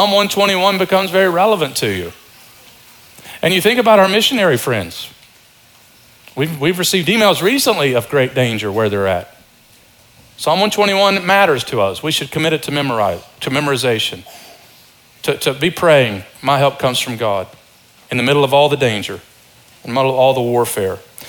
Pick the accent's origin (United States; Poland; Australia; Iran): United States; Kentucky; also born or lived in Detroit / New Orleans; Now, some of you know I was born in Detroit and then we grew up in Eastern Kentucky and then I lived in New Orleans, three places where people take mission trips.